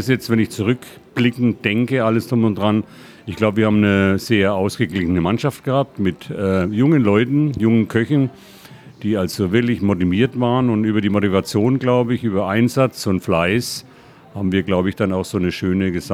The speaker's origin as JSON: {"language": "German", "country": "Germany", "lives_now": "Switzerland", "said": "wie man schon hört, ich komme ja aus Deutschland, alles drum und dran"}